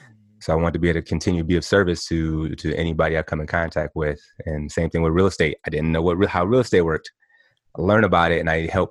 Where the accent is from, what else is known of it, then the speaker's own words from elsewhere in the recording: Milwaukee, Wisconsin, United States; Basically, I'm just a guy from the upper Midwest. You know, it's been a ride. It's been an experience. I grew up in Milwaukee, Wisconsin.